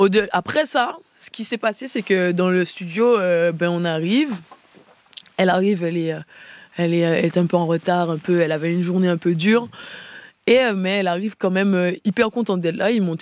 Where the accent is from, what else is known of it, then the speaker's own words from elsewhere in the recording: Martinique; Moi, je suis martiniquaise.